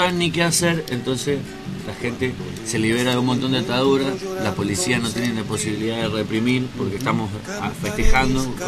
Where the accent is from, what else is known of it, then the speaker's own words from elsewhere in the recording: San Juan, Argentina; yo hace un par de días nomás que llegué de San Juan, de la provincia de donde vengo yo.